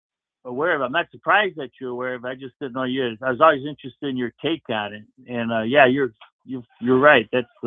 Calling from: Florida, United States; from Florida.

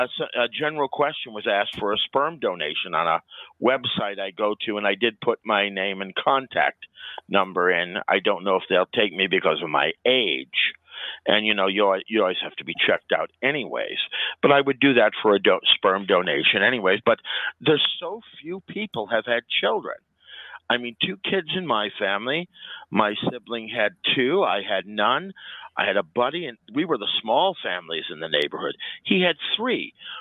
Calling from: Quebec, Canada; I'm calling from the South Shore of the St. Lawrence Seaway.

